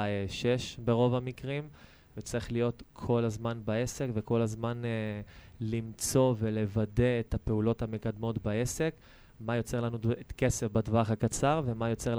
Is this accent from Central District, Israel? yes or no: yes; Lod, Central District, Israel; now in Petah Tikva, Israel; אני נולדתי וגדלתי בלוד עד גיל 25, למדתי ברמלה, הכרתי את אשתי, עברתי לפתח תקווה כי היא לא רצתה לעבור ללוד